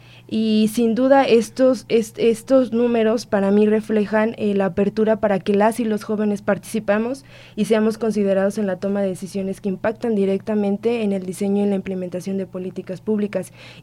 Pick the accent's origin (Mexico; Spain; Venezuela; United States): Mexico; Querétaro; Por ejemplo, yo soy de Querétaro y tengo, la fortuna de ver cómo es que estas elecciones o este proceso se ha dado